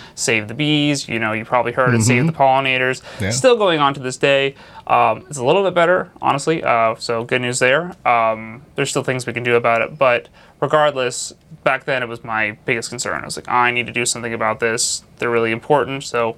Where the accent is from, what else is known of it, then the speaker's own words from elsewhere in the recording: Charlotte, North Carolina, United States; Yeah, I'm from Charlotte, born and raised.